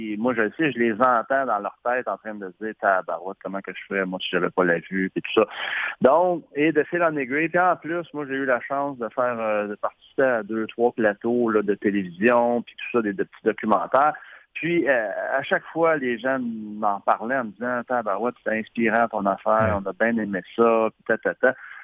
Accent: Chambly, Quebec, Canada; à Chambly, dans mon patelin, à Chambly

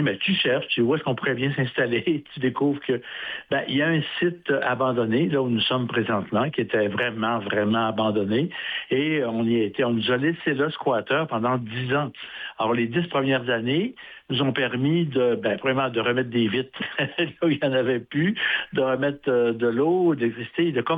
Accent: Quebec, Canada; now in Montréal, Canada; moi je suis un gars de région, je suis natif du Saguenay

